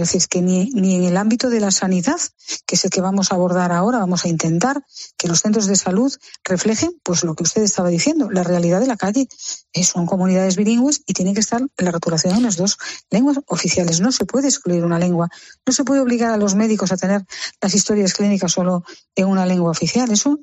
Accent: Spain; es mi derecho, soy español, es la única lengua que estoy obligado a conocer

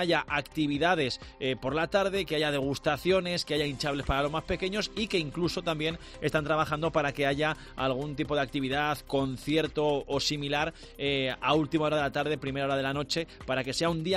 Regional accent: Castile and León, Spain; celebrar que somos zamoranos y que estamos orgullosos de pertenecer a nuestra provincia.

